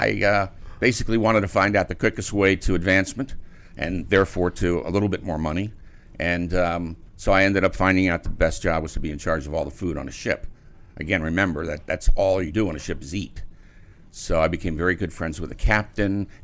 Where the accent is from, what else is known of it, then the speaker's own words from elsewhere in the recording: Washington, District of Columbia, United States; Washington, D.C.